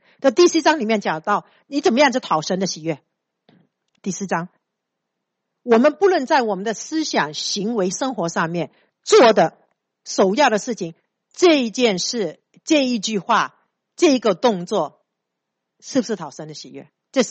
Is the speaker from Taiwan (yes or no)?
no; China; 因为我们中国人太有智慧了